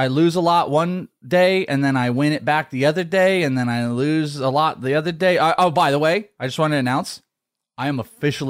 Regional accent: Wales, United Kingdom; I am Welsh.

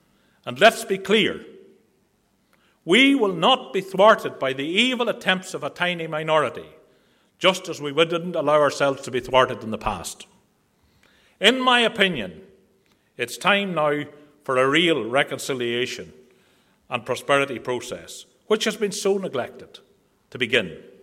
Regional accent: Northern Ireland, United Kingdom; We in the SDLP are proud and committed Europeans, as well as being proud Irish men and women.

